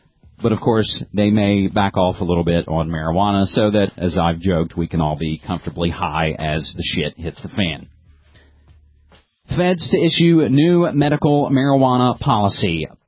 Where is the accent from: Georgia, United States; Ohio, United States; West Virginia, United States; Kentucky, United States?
West Virginia, United States; and I do have to worry sometimes about my home state of West Virginia.